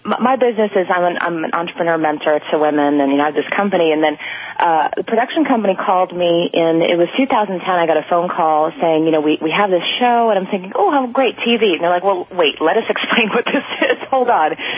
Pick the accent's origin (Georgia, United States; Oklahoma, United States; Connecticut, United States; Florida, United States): Connecticut, United States; Monroe; now in Los Angeles, United States; Well, I grew up in Monroe, Connecticut, actually. I live in L.A. now because I'm more of a beach girl.